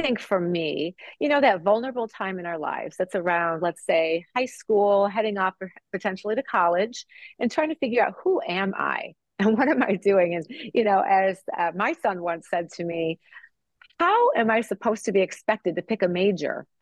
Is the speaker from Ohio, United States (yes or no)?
yes; Ohio, United States; moved away as an adult; now in Boston, United States; So I decided from my home state of Ohio that I would move and apply to graduate school and ended up in Boston.